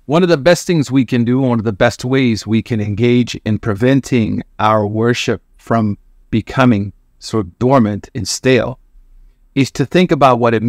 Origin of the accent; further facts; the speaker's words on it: Oklahoma, United States; now in Washington, United States; I am originally from Oklahoma. I embraced Islam around 1992, alhamdulillah. And I currently reside in the Washington, D.C. area.